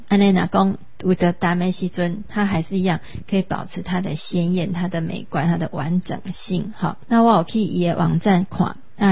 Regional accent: Taiwan; 咱不是中国人，咱就是台湾人，咱这个国家就是台湾啊

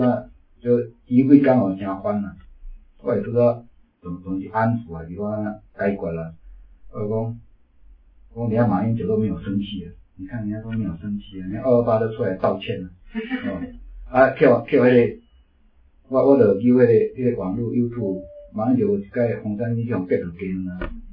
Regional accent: Taiwan

